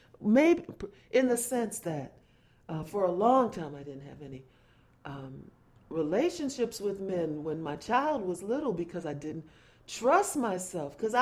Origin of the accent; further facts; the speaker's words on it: Detroit, Michigan, United States; now in Berkeley, United States; I'm from Berkeley now, not only since, my child's, I became a mom out here. I'm from Detroit originally, but so I've been in this area a while.